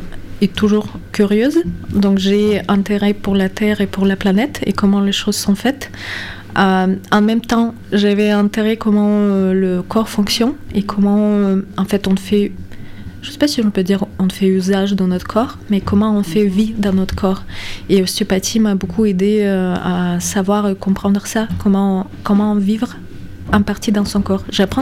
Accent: Moscow Oblast, Russia; French is a second language; moved away as an adult; now in Toulouse, France; Je viens de région de Moscou.

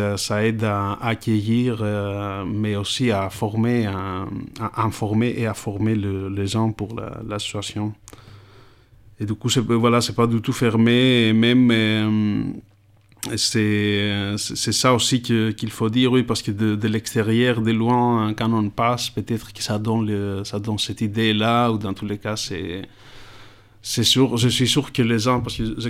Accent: Kavala, Eastern Macedonia and Thrace, Greece; born there; French is a second language; Il y a aussi, au nord, près de ma ville natale, à Kavala, à Alexandroupol, il y a plein de camps.

